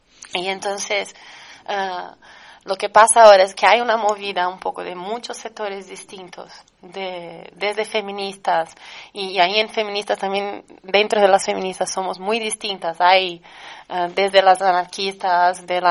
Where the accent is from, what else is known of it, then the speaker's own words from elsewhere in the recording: Brazil; Spanish is a second language; moved away as an adult; salgo de Brasil, voy por el mundo, por Europa diciendo que soy brasileña